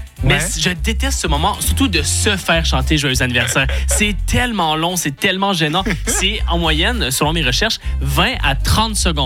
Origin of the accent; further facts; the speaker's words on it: Quebec, Canada; moved away; C'est la deuxième raison pourquoi je suis parti du Québec.